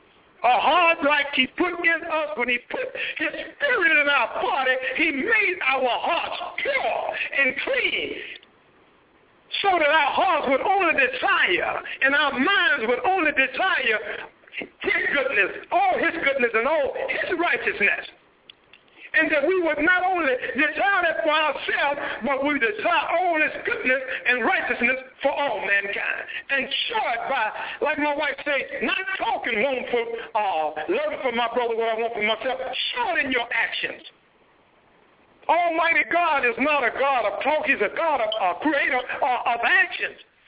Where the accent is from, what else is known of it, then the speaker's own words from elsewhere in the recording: the South, United States; I was raised in the South, around a lot of farms and fruit trees and all that good fruits and vegetables.